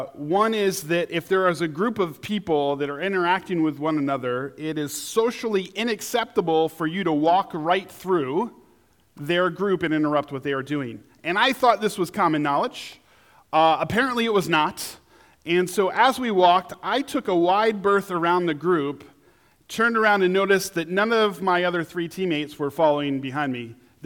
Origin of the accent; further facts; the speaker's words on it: New York, United States; Actually, two of the team were from Canada, and one was from Nebraska, and I was from New York.